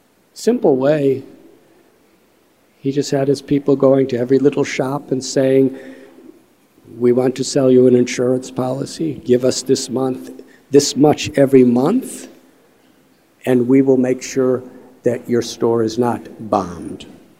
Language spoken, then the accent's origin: English; Chicago, Illinois, United States; I'm from Chicago.